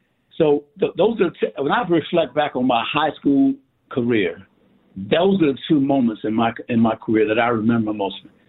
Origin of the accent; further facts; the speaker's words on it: Atlanta, Georgia, United States; Flanagan to me was the Magic Johnson of our era as we grew up in Atlanta.